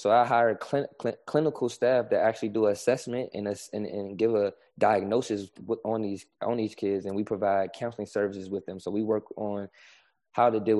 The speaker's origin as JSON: {"language": "English", "town": "Richmond", "region": "Virginia", "country": "United States", "tie": "born or raised there", "said": "I grew up around people getting murdered and killed. I grew up in Richmond, Virginia, the murder capital."}